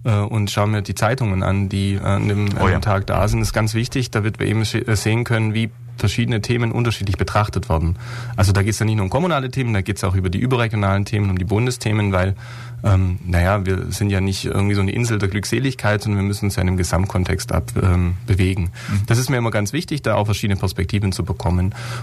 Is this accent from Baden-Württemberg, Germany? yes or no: yes; Baden-Württemberg, Germany; now in Ulm, Germany; Ich lebe jetzt seit 2009 in Ulm. Ich komme ursprünglich mal aus dem Alt-Donau-Kreis. Während des Studiums war ich weg. Ich lebe mit meiner Familie, meinen drei Kindern und meiner Frau hier in Ulm.